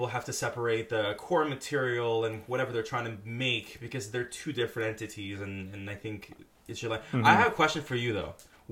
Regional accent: Canada; first language French; English is a second language; I think because my first language is French-Canadian, it took me a really long time

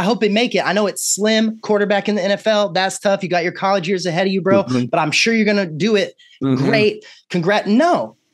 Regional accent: Austin, Texas, United States; I grew up in Texas myself, in Austin for the most part.

